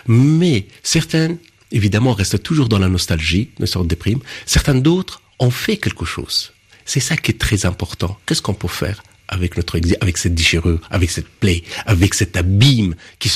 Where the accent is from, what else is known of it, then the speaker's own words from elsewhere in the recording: Afghanistan; moved away; Écoutez, ça fait quand même 30 ans que j'ai quitté l'Afghanistan. J'ai vécu plus à l'extérieur qu'à l'intérieur d'Afghanistan.